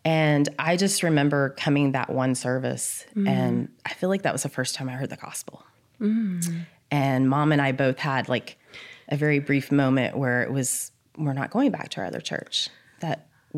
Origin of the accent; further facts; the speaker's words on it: Fort Worth, Texas, United States; when we look at Fort Worth, I was raised in Northwest Church of Christ.